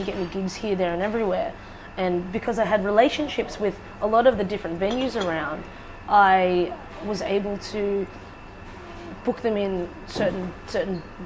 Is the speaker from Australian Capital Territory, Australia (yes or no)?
no; Wollongong, New South Wales, Australia; I come from Wollongong, born and raised.